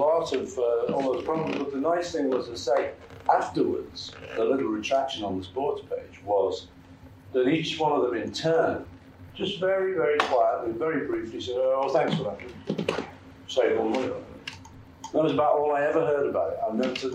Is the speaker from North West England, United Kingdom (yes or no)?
yes; Liverpool, North West England, United Kingdom; I come from Liverpool